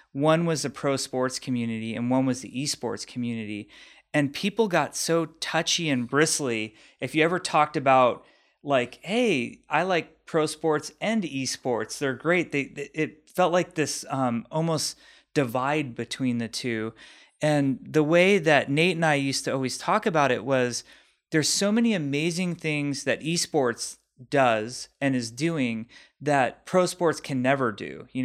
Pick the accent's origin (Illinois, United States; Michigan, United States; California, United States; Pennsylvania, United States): California, United States; Los Angeles; As I grew up in Los Angeles